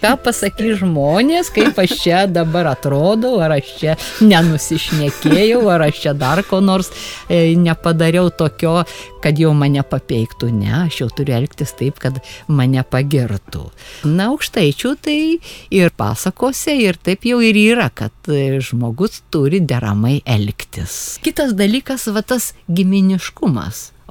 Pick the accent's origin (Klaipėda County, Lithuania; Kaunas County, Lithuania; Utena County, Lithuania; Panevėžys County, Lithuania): Utena County, Lithuania; Užpaliai; kad ir mano tėviškės Užpalių, trys piliakalniai supa Užpalius.